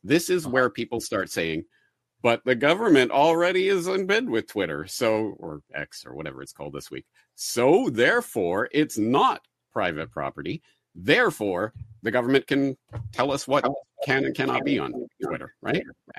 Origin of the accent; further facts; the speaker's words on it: Canada; now in Japan; but I'm in Japan. I'm Canadian.